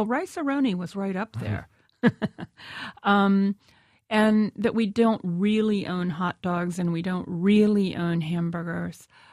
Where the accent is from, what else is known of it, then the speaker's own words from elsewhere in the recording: Columbus, Ohio, United States; But one of the things that tickles me today is that I could not wait to get out of Columbus.